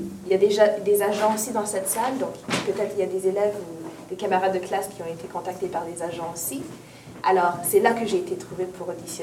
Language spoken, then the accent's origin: French; Bujumbura, Bujumbura Mairie, Burundi; born there; je suis née au Bujumbura, Burundi.